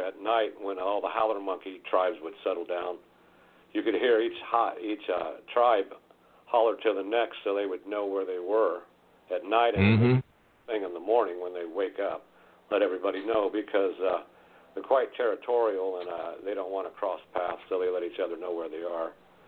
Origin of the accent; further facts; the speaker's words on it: Kansas, United States; Well, I spent a lot of time in nature and hiding from tornadoes.